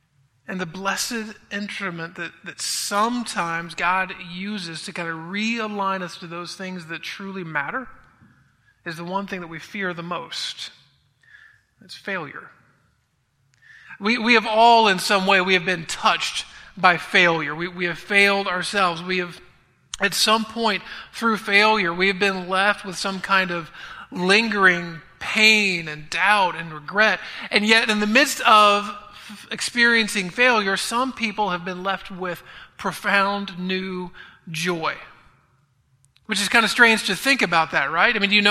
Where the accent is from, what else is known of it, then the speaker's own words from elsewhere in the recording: United States; But I do think that sometimes being an American, growing up in this culture, for a lot of us, that's an overwhelming blessing.